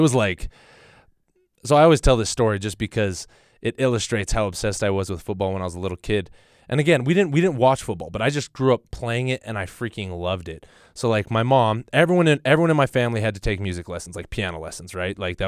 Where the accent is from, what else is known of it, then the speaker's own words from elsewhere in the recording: Payson, United States; I loved growing up in Payson and loved being part of a big family.